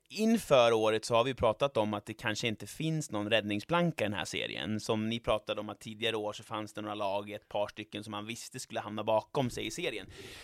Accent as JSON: {"language": "Swedish", "country": "Sweden", "said": "Nu ska man inte prata om vädret som svensk"}